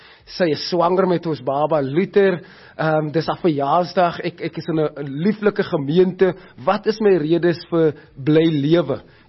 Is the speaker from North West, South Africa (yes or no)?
no; Grabouw, Western Cape, South Africa; ek het in Grabouw groot geword en dit is 'n dorpie wat baie hopeloosheid in daai tyd gehad het.